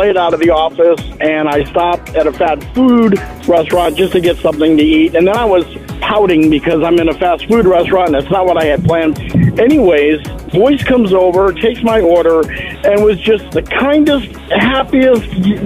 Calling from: Michigan, United States; Central Michigan. The freezing tundra of Central Michigan.

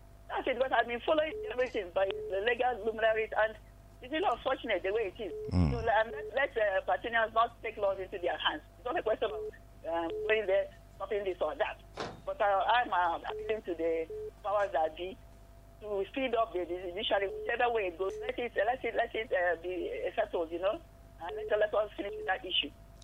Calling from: Nigeria; Oh, no, I'm calling from

